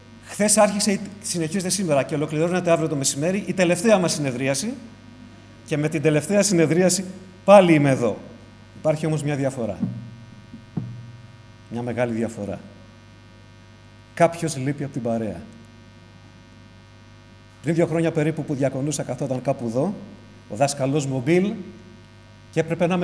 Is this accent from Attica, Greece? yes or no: yes; Piraeus, Attica, Greece; επειδή είμαι από τον Πειραιά, θα το πω πειραιώτικα, και ας είμαι 22 χρόνια στο Βορρά